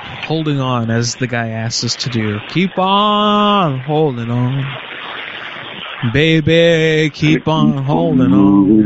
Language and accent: English; Puerto Rico; Growing up in Puerto Rico, the machete was the ubiquitous defense weapon that every Puerto Rican has in their house in the country.